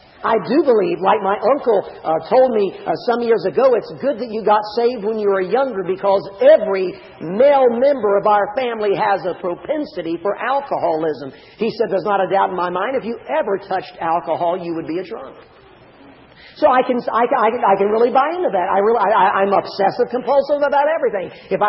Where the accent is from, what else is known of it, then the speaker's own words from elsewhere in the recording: Little Rock, Arkansas, United States; born there; I mean, but I was born in the Baptist hospital in Little Rock. Shows you how long ago it was.